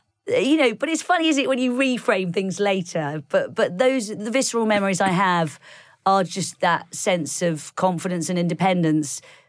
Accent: United Kingdom; Obviously, naturally, I'm a Brit, so I don't share anything

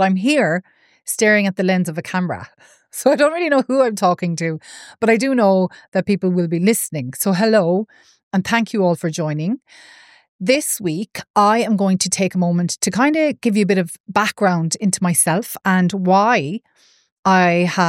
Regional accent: Roscommon, Connacht, Ireland; now in Galway, Ireland; I'm originally from Roscommon, but living in Galway, Ireland.

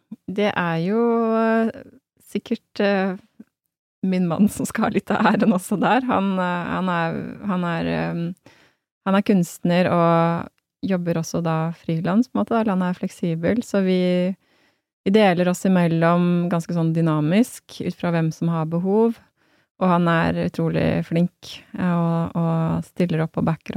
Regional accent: Hamar, Innlandet, Norway; also born or lived in Berlin; Jeg kom jo fra Hamar, så det var jo der bor familien min.

